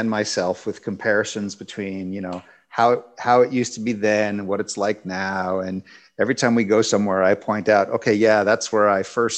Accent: Newport News, Virginia, United States; I'm actually from Virginia. I'm from Newport News, Virginia, which is in the southeastern part of the state.

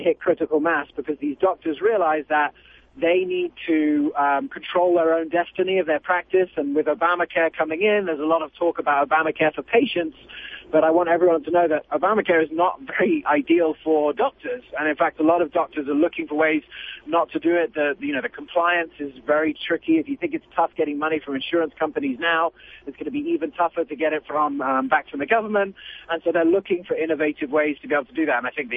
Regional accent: England, United Kingdom; now in United States; I'm not in England, I was born in America, but I grew up in England, my parents are South African

